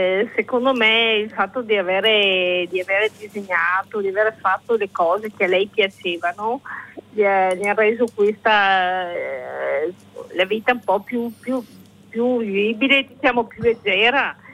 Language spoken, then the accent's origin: Italian; Veneto, Italy; prima era la classica donna, diciamo, veneta, perché noi siamo veneti